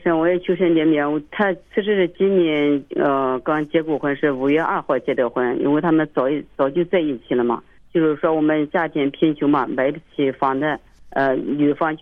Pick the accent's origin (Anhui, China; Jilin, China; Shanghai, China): Anhui, China; now in Shaanxi, China; 在我们老家是安徽的嘛，在这个陕西这边做这个豆腐嘛。